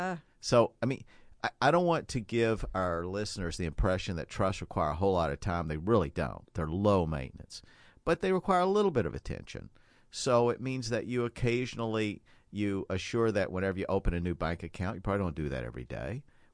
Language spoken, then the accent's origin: English; Appalachia, United States; other people, many of whom I grew up with in Appalachia